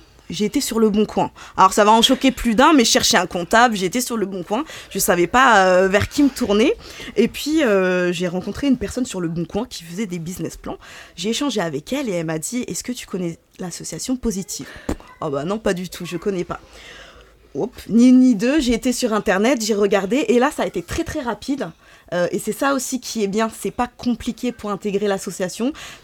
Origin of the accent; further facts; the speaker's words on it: Nantes, Pays de la Loire, France; now in Paris, France; Je suis originaire du Pays de la Loire, de Nantes. J'ai décidé de monter à Paris un peu sur un coup de tête.